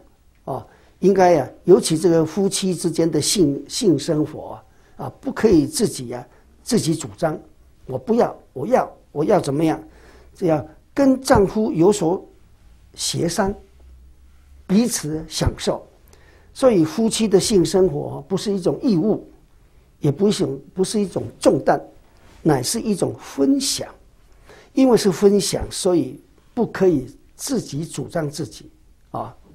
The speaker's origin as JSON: {"language": "Chinese", "country": "China", "said": "所以我们中国人呢，称太太叫做内助"}